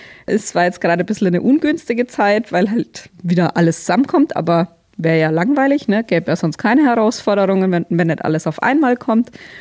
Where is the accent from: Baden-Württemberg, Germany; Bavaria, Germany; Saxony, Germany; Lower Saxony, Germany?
Bavaria, Germany; als typischer Franke natürlich